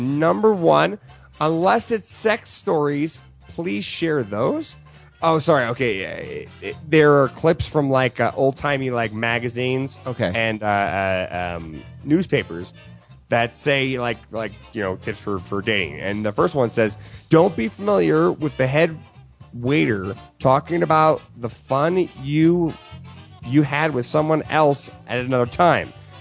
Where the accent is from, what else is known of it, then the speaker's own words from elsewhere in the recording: Chicago, Illinois, United States; I'm from Chicago.